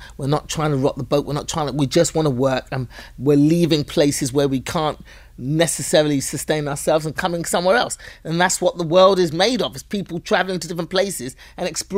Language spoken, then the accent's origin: English; Nigeria; So I was doing a lot of material about the expectations as a Nigerian child.